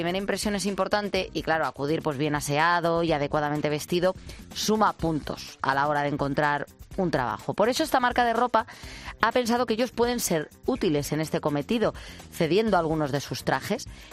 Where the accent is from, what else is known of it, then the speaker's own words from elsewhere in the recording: Madrid, Community of Madrid, Spain; nosotros que somos de Madrid